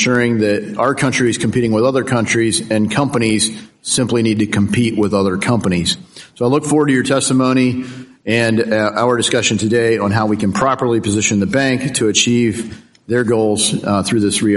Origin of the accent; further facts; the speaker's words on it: Ohio, United States; the $1.4 billion letter of interest for Graphite One in my home state of Ohio.